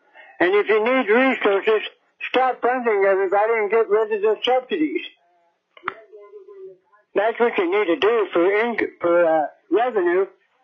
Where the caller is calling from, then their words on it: Kasiloff, Alaska, United States; I'm calling from Kasiloff, Alaska, and I'm representing myself.